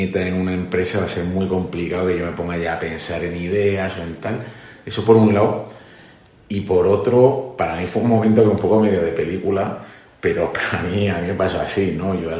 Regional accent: Málaga, Andalusia, Spain; also born or lived in Motril; now in Madrid, Spain; Bueno, pues andaluz, nací en Motril, me he criado en Málaga pues toda mi vida hasta que ya vine a hacer la universidad aquí a Madrid.

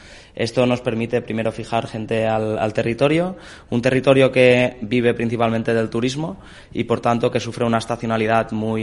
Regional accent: Catalonia, Spain; un joven emprendedor del Valle de Arán. Cuando acabé la universidad, la única opción de volver a mi tierra, al Valle de Arán, era emprendiendo un proyecto

